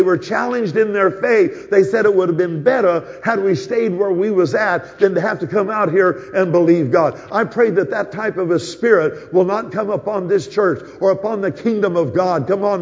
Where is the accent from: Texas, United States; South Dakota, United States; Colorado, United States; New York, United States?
Colorado, United States; also born or lived in Indiana / Florida / Arizona; I was born and raised in Colorado. I'm a Coloradian, actually.